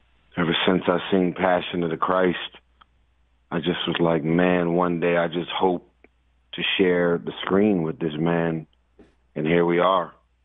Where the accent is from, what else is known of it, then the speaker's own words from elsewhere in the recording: Los Angeles, California, United States; But my truth is, I'm from South Central L.A., And when you in the hood, they always talk a lot of mess about people who go Hollywood.